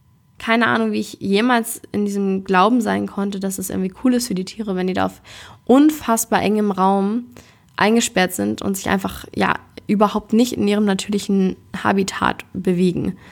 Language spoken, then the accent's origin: German; Hamburg, Germany; Ich komme ja aus Hamburg ursprünglich